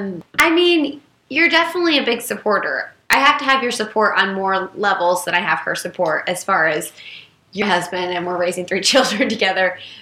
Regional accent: Bloomington, Indiana, United States; Okay, so we both went to IU. I grew up in Bloomington

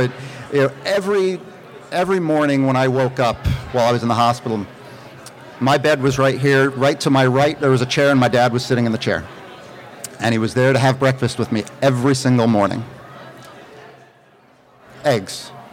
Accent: Connecticut, United States; also born or lived in Massachusetts; I grew up in Connecticut, actually, New England. I was born in Massachusetts, a town of Tollens, about halfway between Boston and New York.

